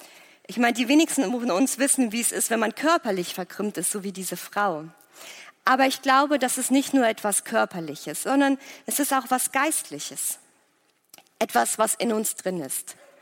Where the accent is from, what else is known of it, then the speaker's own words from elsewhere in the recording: Germany; Ich meine, wir sind Deutsche, wir wissen, was das bedeutet